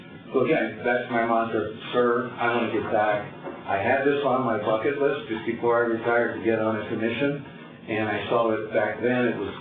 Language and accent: English; San Diego, California, United States; where I was born and raised in San Diego, went to Crawford High School.